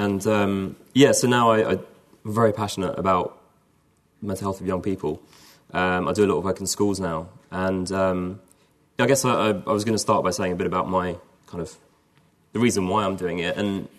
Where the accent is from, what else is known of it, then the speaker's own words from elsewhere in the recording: London, United Kingdom; So I'm from London, and I was going to go off to Manchester